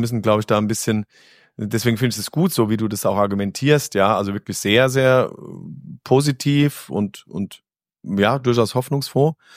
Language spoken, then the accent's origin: German; Hesse, Germany; born there; also zwar hier in der Rhein-Main-Teller-Ebene geboren, aber die Berge sind mein Metier.